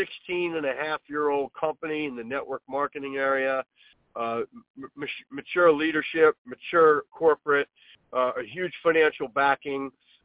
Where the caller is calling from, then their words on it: New York, United States; I am calling in from New York, beautiful evening in New York.